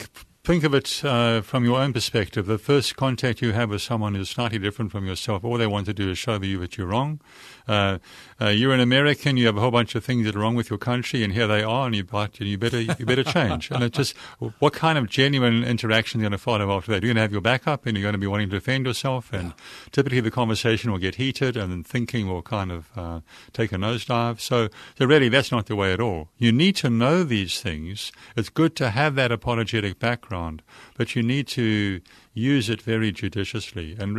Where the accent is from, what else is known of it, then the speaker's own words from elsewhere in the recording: South Africa; now in United States; No, I'm from South Africa, and I'm not going to lose the accent anytime soon. Been here for 18 years now